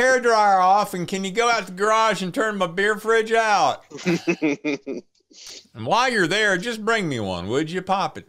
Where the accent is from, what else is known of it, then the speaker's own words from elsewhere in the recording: United States; born there; I heard a reference to Forsyth County, I want to remember, which I was born in Forsyth County.